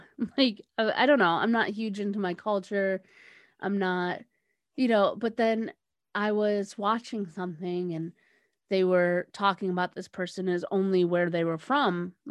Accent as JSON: {"language": "English", "country": "Brazil", "lives_now": "United States", "said": "I come from Brazil, so I am Brazilian."}